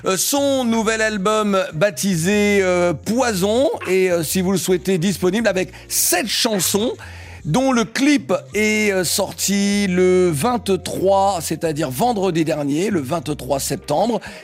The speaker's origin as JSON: {"language": "French", "region": "Guadeloupe", "country": "France", "said": "Eh, mais les gars, moi je suis de la Guadeloupe"}